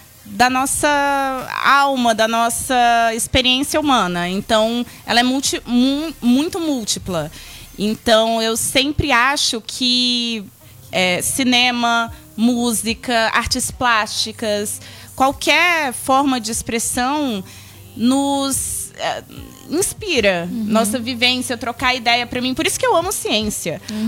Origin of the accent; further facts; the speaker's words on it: Northeast Region, Brazil; Que eu sou nordestina, defendo muito.